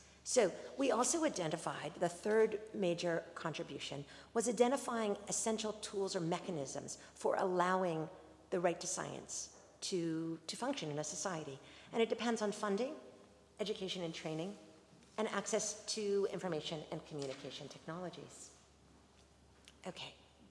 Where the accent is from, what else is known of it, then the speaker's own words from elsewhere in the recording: United States; That's a very interesting point for me to bring up as an American